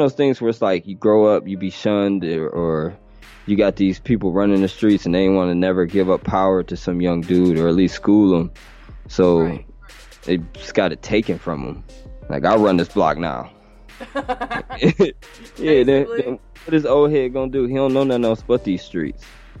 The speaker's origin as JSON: {"language": "English", "town": "Cleveland", "region": "Ohio", "country": "United States", "said": "Because, you know, I'm from Cleveland, Ohio, man."}